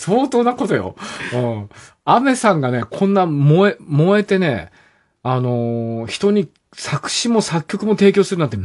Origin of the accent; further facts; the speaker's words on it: Nara, Japan; あと、奈良から来たからね、奈良人っていうこと自体がもう俺もうどうしていいかわかんないね。